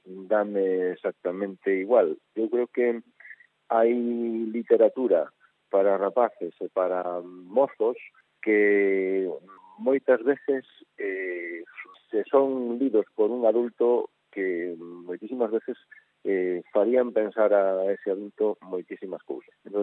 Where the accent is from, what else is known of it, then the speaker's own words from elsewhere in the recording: Xinzo de Limia, Galicia, Spain; born there; presentar en primicia a novela ou o libro na miña terra, na vila que me viu nacer, en Xinzo de Limia.